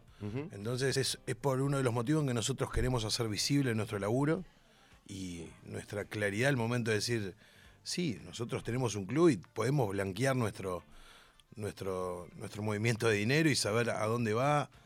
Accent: Uruguay; yo soy de Uruguay.

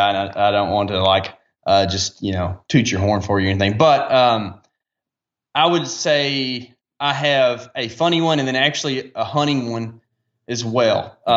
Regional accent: the South, United States; But it's just funny as a Southerner, like it sticks out.

